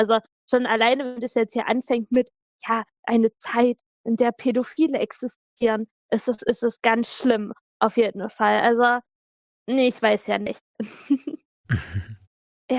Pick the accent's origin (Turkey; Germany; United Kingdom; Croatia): Germany; East Germany; accent: East German; also ich komme ja bekanntlich aus Ostdeutschland, was man vielleicht minimal an meinem Dialekt hören könnte.